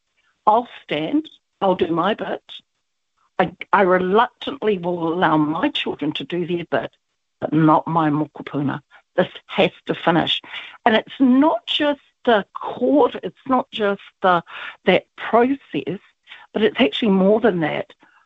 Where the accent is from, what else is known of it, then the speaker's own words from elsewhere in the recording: Taranaki, New Zealand; I grew up in Taranaki.